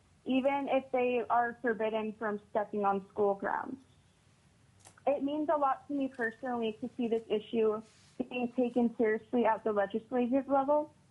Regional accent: Tok, Alaska, United States; I'm from Toke, Alaska, and I am representing myself and as a concerned lifelong Alaskan resident.

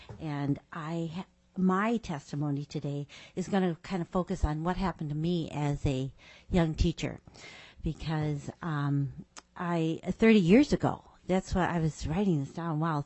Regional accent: Fairbanks, Alaska, United States; from Fairbanks, Alaska, and I am the NEA director for NEA Alaska

